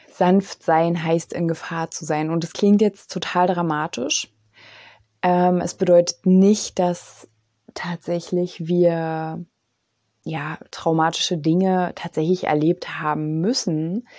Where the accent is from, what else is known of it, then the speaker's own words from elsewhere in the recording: East Germany, Germany; also ich bin ja aus dem Osten, da war das ja so, ne?